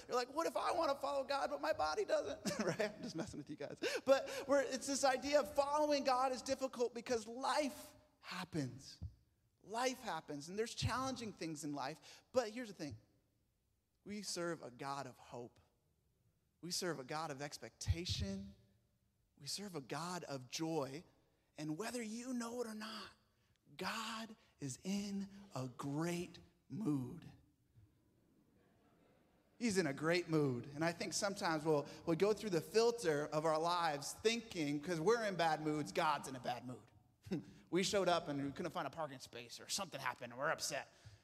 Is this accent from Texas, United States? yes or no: no; Rochester, New York, United States; now in San Diego, United States; But now I grew up in Rochester, you know, born and raised off Spencerport Road, and went to Gage Charlotte High School and got to go to Roberts.